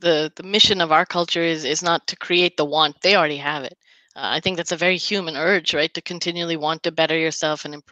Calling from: Richardson, Texas, United States; From sunny Richardson, Texas, USA.

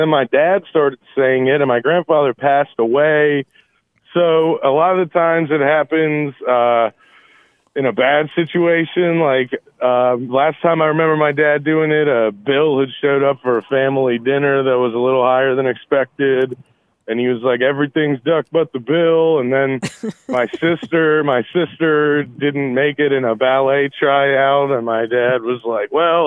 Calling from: Virginia Beach, Virginia, United States; Virginia Beach, Virginia.

